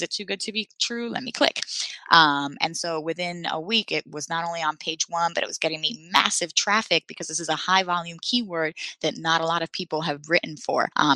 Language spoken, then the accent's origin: English; Puerto Rico; moved away; I'm from Puerto Rico originally.